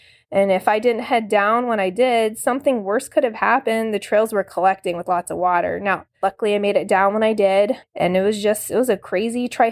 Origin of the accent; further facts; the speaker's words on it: Florida, United States; I'm originally from Florida, and I enjoy rainy, stormy days.